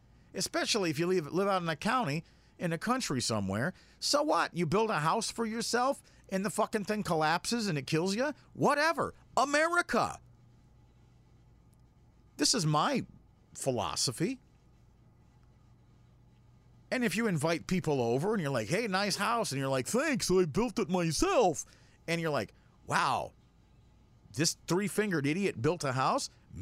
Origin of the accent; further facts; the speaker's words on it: United States; but the underpinnings of it annoy me as an American.